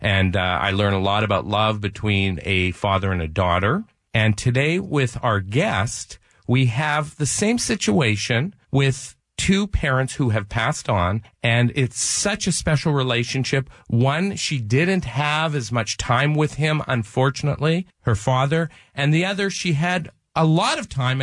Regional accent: Canada; I am no longer much of a nice Canadian.

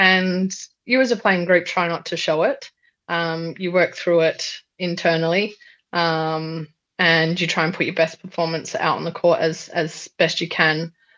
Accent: Australia; obviously being Aussie, first Commonwealth Games, first game up, Australia.

